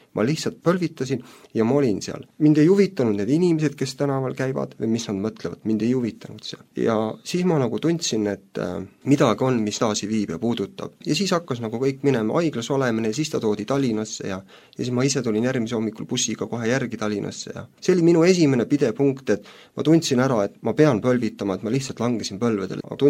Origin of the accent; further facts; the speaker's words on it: Kuressaare, Saare County, Estonia; ma olen Kuressaarest.